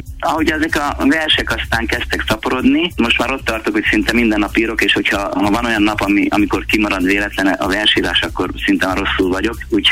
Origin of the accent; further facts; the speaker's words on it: Öregcsertő, Bács-Kiskun, Hungary; Öregcsertőn a szülőfalumban